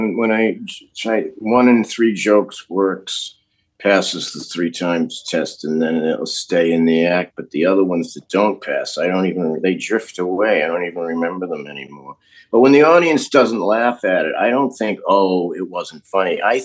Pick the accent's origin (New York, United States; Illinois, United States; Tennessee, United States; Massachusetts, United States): Massachusetts, United States; Burlington; Yeah, well, I grew up in Burlington, Massachusetts, and then I went to school in Boston, Emerson College.